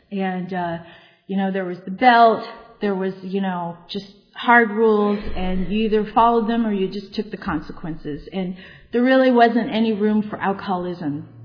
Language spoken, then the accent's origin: English; Long Beach, California, United States; And I grew up in Long Beach, and that's just to say I had a good geographical area to do my stuff, you know.